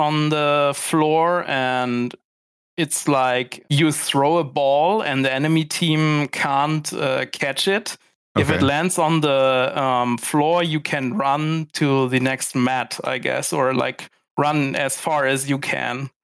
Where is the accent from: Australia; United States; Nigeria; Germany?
Germany; I've always played with my friends. I've had like a Game Boy and a Nintendo 64.